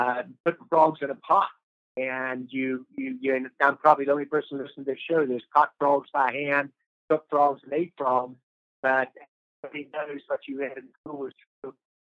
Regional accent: West Virginia, United States; also born or lived in Atlanta, United States / Ohio, United States / Indiana, United States / Illinois, United States; my home state of West Virginia. I lived in Atlanta where you are, but I also lived in Ohio and Indiana and Illinois and North Carolina.

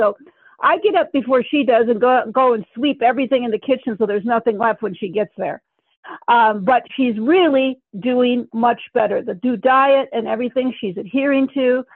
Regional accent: Michigan, United States; I grew up in Michigan. I drove through blizzards to get to school.

